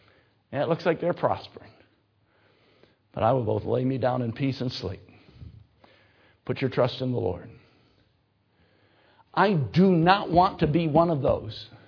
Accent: Michigan, United States; I was raised in the North. Michigan is in the North, last I checked. And so all of our history was North history.

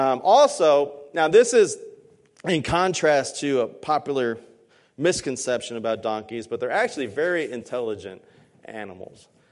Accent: Los Angeles, California, United States; I am a city slicker. I grew up in Los Angeles in concrete and buildings. Not a whole lot of donkeys around.

